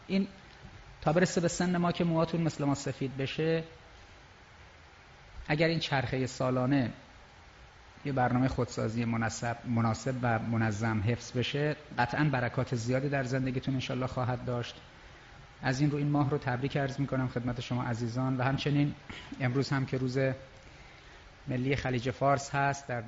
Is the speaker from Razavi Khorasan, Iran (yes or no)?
no; Tehran, Tehran Province, Iran; born there; توفیق نداشتم برای یه متولد تهرانم